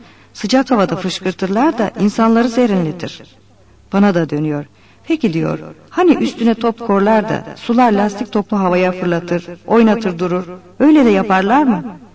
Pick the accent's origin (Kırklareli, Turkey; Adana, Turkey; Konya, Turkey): Kırklareli, Turkey; Lüleburgaz